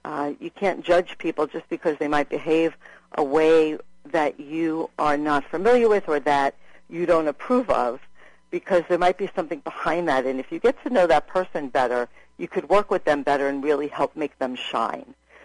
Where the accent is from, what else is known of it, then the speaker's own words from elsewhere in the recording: New York City, New York, United States; I grew up on the Lower East Side during a kind of tumultuous time